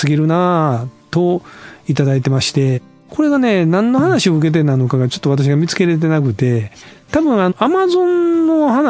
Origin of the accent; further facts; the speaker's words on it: Osaka, Japan; 同じように大阪生まれ大阪育ちで